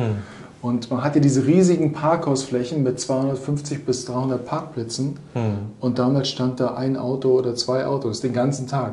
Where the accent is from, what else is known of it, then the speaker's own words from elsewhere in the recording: Mecklenburg-Vorpommern, Germany; Ich komme ursprünglich aus den neuen Bundesländern. Ich komme ursprünglich aus Mecklenburg-Vorpommern.